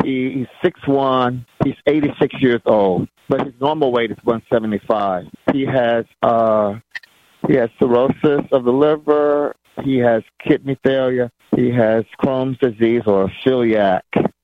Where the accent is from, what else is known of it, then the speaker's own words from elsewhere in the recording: North Carolina, United States; I'm from North Carolina.